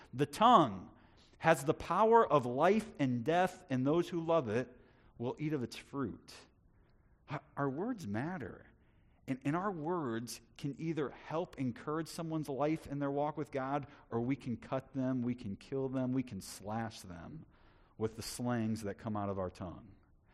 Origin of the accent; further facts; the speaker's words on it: United States; I went to bed just honestly heartbroken as an American and as a human being